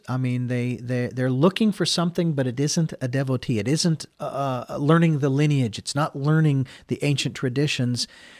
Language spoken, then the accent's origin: English; Phoenix, Arizona, United States; now in Central Coast, United States; I'm a city boy. I was born and raised in Phoenix, and I moved out here to the Central Coast, and that was a big change for me.